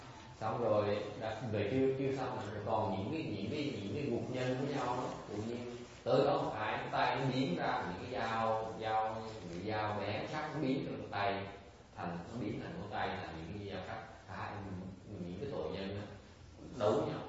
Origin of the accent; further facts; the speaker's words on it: Nha Trang, Khanh Hoa, Vietnam; hồi nhỏ sống ở Nha Trang, thì ở Nha Trang là thích ăn đồ biển